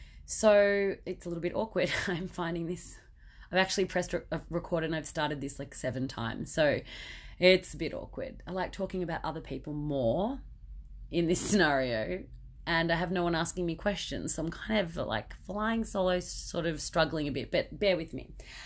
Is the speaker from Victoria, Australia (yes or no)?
yes; Victoria, Australia; also born or lived in Melbourne; I've been back home with family and friends in my hometown. So as you heard in the introduction, I was born in Melbourne but moved to country Victoria as a baby. So grew up here.